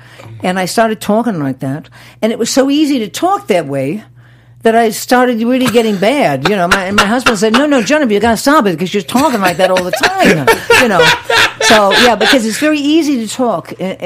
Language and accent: English; Chicago, Illinois, United States; English is a second language; But I learned to speak English. I mean, when I'm from Chicago, right?